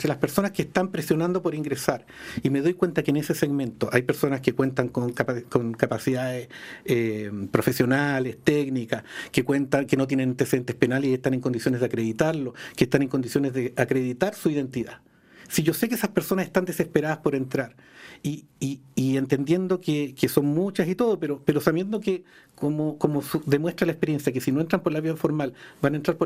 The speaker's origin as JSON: {"language": "Spanish", "town": "Talcahuano", "region": "Biobío", "country": "Chile", "said": "Yo soy de Talcahuano, yo soy muy"}